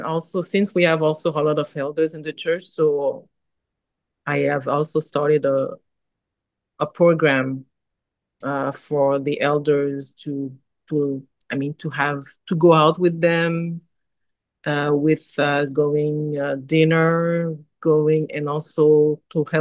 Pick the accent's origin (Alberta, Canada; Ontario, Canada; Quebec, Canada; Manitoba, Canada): Quebec, Canada; first language French; English is a second language; Quebec, Canada. This is like the French part of Canada